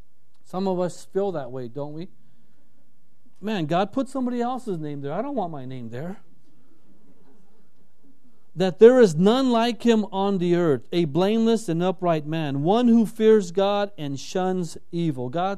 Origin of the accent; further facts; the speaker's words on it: California, United States; I grew up in Southern California. There's hedges everywhere.